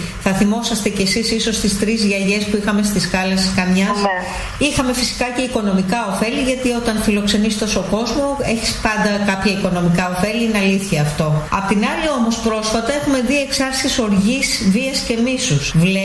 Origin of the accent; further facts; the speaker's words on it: North Aegean, Greece; Εγώ κατάγομαι από τη Λέσβο, που είναι ένα νησί εθνής για το προσφυγικό.